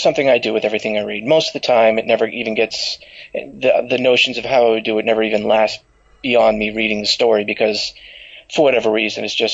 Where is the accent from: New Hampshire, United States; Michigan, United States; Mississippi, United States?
New Hampshire, United States; I'm from New Hampshire, northeastern United States. Grew up there